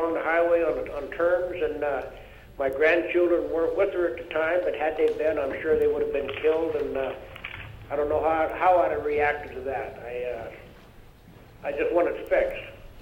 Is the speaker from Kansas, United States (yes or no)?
no; Kodiak, Alaska, United States; And I've lived in Alaska for 52 years. I grew up down in the Kodiak.